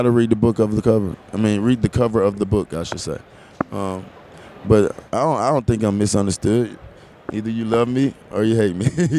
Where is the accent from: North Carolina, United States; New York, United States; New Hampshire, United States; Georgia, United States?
Georgia, United States; Atlanta; I still have my house here, but I'm from Atlanta.